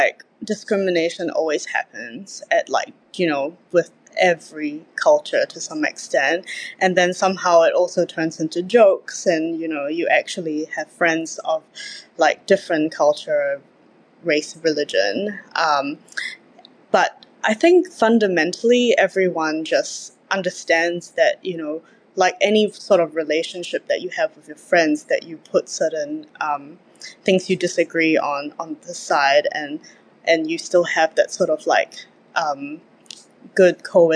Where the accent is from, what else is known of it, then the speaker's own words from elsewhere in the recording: Singapore; Yeah, so like growing up in Singapore, we were told that we have to live with different people of different backgrounds